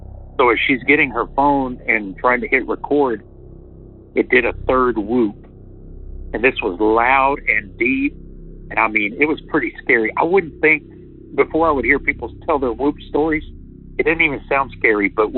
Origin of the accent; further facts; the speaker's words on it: Texas, United States; from Texas. And this is for your hometown legends. We're originally from West Texas.